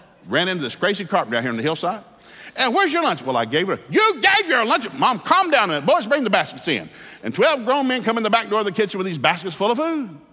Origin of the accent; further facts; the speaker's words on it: Hixson, Tennessee, United States; Now, I grew up in Hickson, Tennessee, mostly Southern Baptists, Pentecostals, and some backsliders.